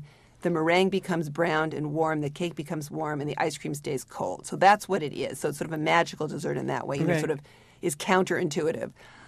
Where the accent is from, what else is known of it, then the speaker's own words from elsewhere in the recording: Los Angeles, California, United States; I grew up in Los Angeles, and my parents took me often out to dinner, and we ate at wonderful restaurants, all of which are now closed.